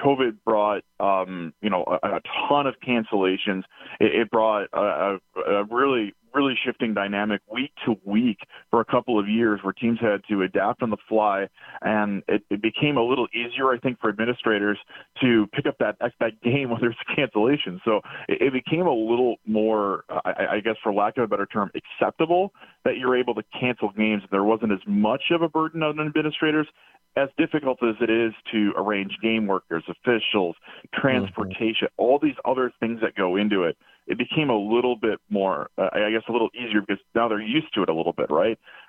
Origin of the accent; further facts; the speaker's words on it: Cadott, Wisconsin, United States; my hometown of Cadott in Northwestern Wisconsin was one of the first schools to kind of do this.